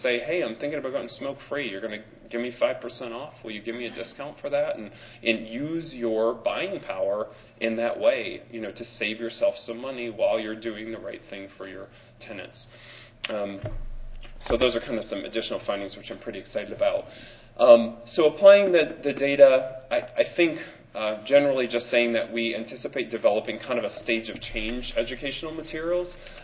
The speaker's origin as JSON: {"language": "English", "region": "Michigan", "country": "United States", "tie": "born or raised there", "said": "I don't know that Lois meant Michigan, which is my home state"}